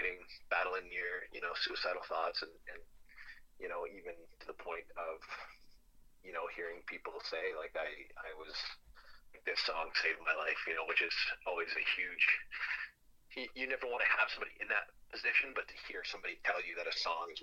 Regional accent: Sudbury, Ontario, Canada; I'm a guy from Sudbury, Ontario, who 10 years ago worked in a mine

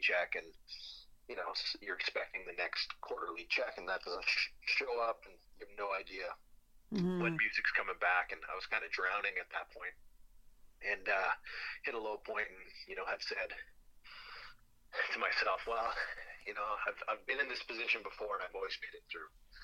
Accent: Sudbury, Ontario, Canada; I'm a guy from Sudbury, Ontario, who 10 years ago worked in a mine

